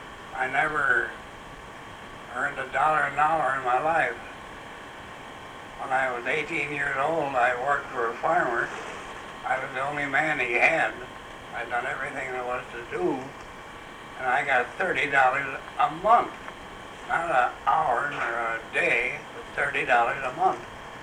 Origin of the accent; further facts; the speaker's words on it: Gaines, New York, United States; I was born in the town of Gaines on the Ridge Road just east of Gaines Village. Most of my life has been spent in this vicinity.